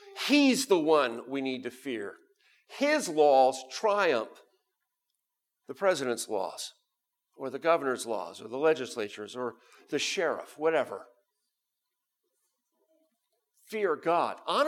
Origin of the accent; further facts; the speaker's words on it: Pennsylvania, United States; I had to learn for this because I grew up in Pennsylvania